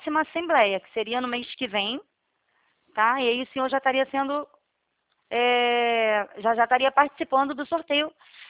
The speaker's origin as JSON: {"language": "Portuguese", "region": "Rio de Janeiro", "country": "Brazil", "said": "eu não entendo muito a gíria, assim, de paulista, sou carioca."}